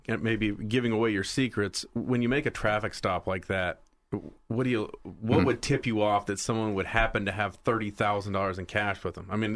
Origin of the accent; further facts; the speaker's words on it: East Liverpool, Ohio, United States; And that was 20 minutes north of where I grew up in East Liverpool, Ohio.